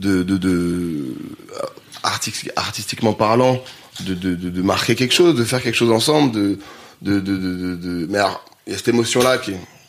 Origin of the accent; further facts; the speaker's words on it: Grenoble, Auvergne-Rhône-Alpes, France; J'ai grandi à Grenoble